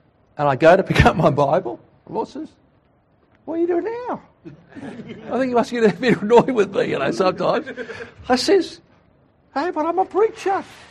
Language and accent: English; Australia; See, I'm Aussie, sorry, I don't know anything about BRA and all that stuff.